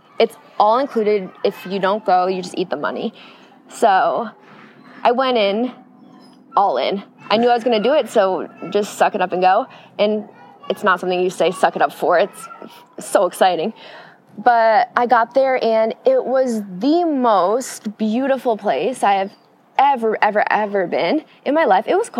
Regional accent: East Coast, United States; I mean, we're from the East Coast, so that really broke up the trip.

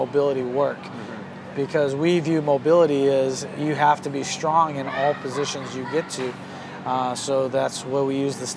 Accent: Buffalo, New York, United States; moved away as an adult; now in San Jose, United States; I moved out to, so I grew up in Buffalo, New York. I moved out to San Jose, California back in 97.

